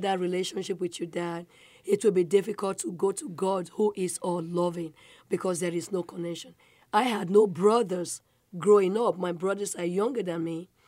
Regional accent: Nigeria; I am a Nigerian, and I was raised by chief. My father was a chief, rest his soul.

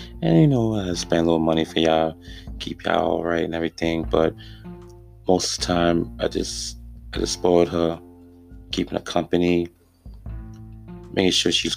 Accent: Staten Island, New York, United States; also born or lived in Antigua; Well, I was born in Antigua, but raised in Staten Island, New York. Been here since 1996.

